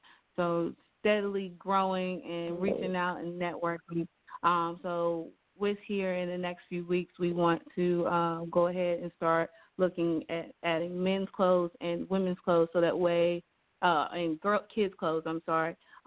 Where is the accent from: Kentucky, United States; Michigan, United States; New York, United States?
Kentucky, United States; Louisville; and I'm out of Louisville, Kentucky, and I own a boutique